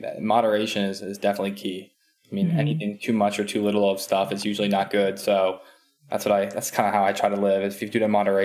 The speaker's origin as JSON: {"language": "English", "region": "East Coast", "country": "United States", "tie": "born or raised there", "said": "I grew up in the East Coast. The winters are horrible. They're dark, they're gloomy."}